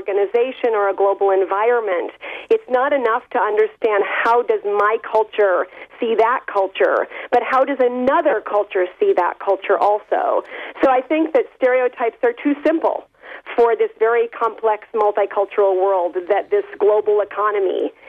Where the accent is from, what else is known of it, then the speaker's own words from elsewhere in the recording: Minnesota, United States; now in France; so I'm from Minnesota, and I've lived in France now 15 years, but I'm still, I'd say, deeply American in my roots.